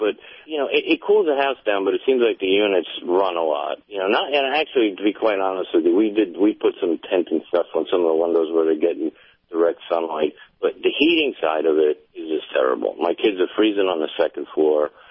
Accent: Vermont, United States; being from up north, I lived with wood burning stoves, and you know, I grew up in Vermont, and you know, we had oil heat and electric backup for emergencies and stuff like that.

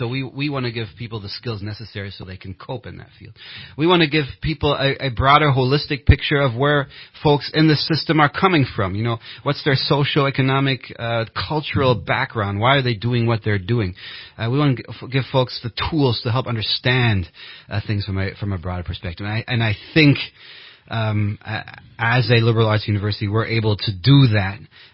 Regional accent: Germany; Growing up in Germany, it's sort of my passion, right?

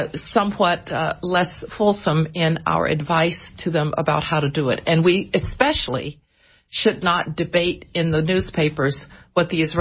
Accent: United States; Well, I'm an American

